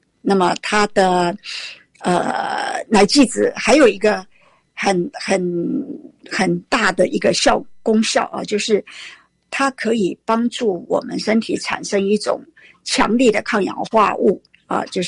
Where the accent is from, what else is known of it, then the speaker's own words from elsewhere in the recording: China; 黄芪其实我们中国人已经用了几年了啊